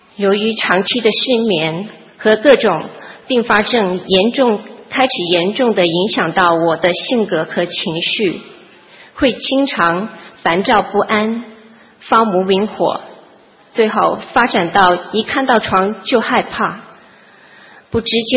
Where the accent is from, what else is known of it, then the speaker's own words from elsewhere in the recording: Texas, United States; 我是来自德州的